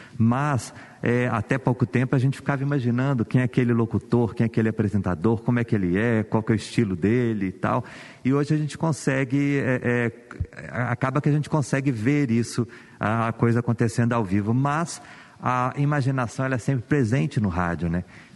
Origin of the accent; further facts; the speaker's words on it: Minas Gerais, Brazil; Nós que somos de Minas Gerais, nós que estamos nesse território